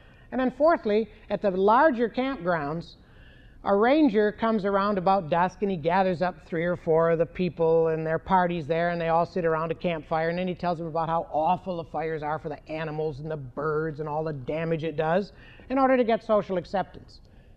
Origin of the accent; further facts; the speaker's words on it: New Hampshire, United States; I come from New Hampshire, you know, and I want to thank you for letting us elect a president every 4 years.